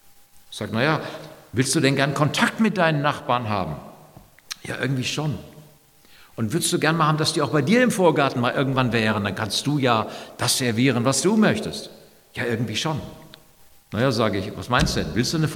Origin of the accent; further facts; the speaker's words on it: Eschwege, Hesse, Germany; moved away as an adult; now in Hagen, Germany; Ich bin Ende August 65 geworden und ich komme ja aus Nordhessen, Kreis Eschwege, da oben, Zonengrandgebiet. Bin mit 20 nach Hagen gezogen und habe meine nächsten 45 Geburtstage alle in Hagen oder Umgebung Westfalen gefeiert.